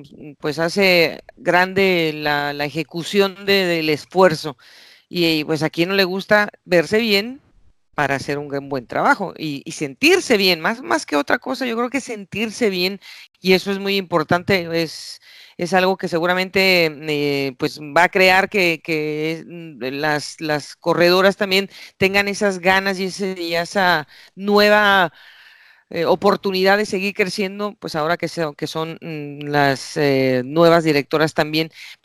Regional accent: Mexico; en mi país, que es México

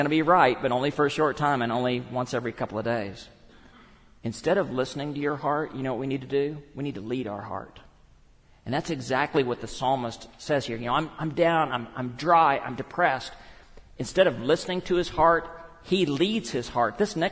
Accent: Texas, United States; I feel really funny saying niche, because I was raised in West Texas. We call it a niche.

